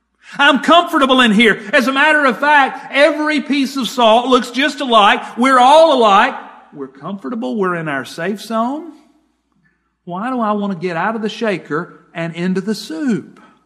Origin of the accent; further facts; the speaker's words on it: Piedmont, Alabama, United States; I grew up in Calhoun County, Piedmont. little small town there.